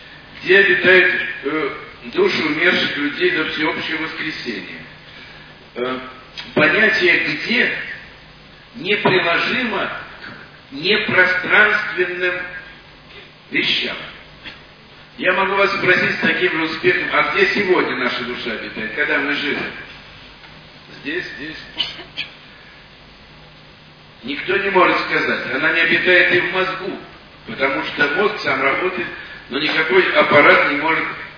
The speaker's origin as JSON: {"language": "Russian", "region": "Moscow", "country": "Russia", "tie": "born there", "said": "Я хотя родился в Москве"}